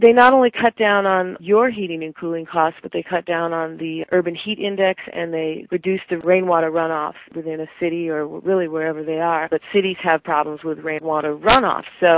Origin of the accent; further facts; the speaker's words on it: Minneapolis, Minnesota, United States; Yes, I'm from Minneapolis, yes.